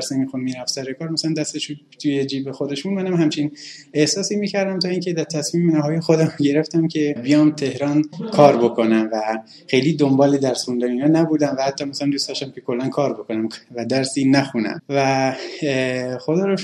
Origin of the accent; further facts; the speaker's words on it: Sanandaj, Kurdistan, Iran; born there; من در سال 1370 در شهر سنندج استان گردستان به دنیا اومدم و تحصیلات ابتدایی رو در یک مدرسه عادی در شهر سنندج طی کردم